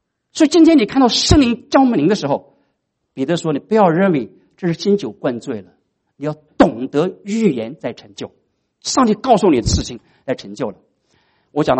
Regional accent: China; 我们中国人说，外行人看什么？看热闹

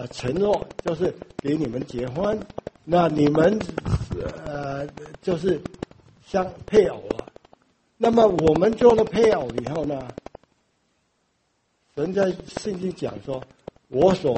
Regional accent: Hong Kong; accent: Hong Kong; 我的我的香港口音很重，所以你们要忍耐。

